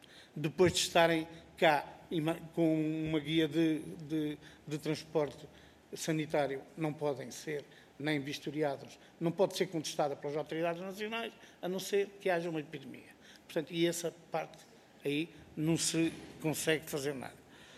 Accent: Bragança, Portugal; Toda a zona interior do nosso país fronteira, que vai de Bragança, minha terra, até o Algarve

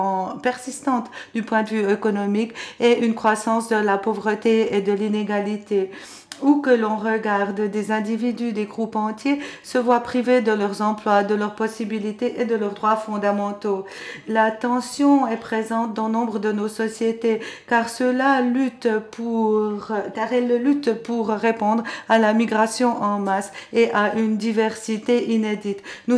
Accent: Norway; moi je viens de Norvège

